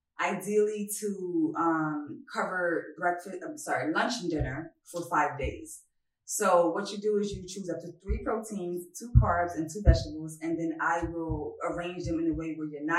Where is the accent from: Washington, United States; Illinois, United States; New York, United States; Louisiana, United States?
New York, United States; Brooklyn; I'm from Brooklyn.